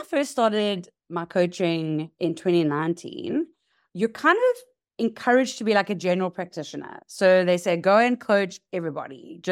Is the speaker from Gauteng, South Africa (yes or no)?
no; Durban, KwaZulu-Natal, South Africa; now in Cape Town, South Africa; I am in Cape Town, South Africa. I'm originally from Durban, which is on the East Coast, and I've moved to the West Coast.